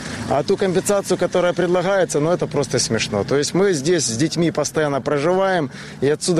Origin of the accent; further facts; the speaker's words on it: Ukraine; moved away; Мы приехали с Украины еще в 2013 году, сюда в 2012, и постоянно живем на набережной.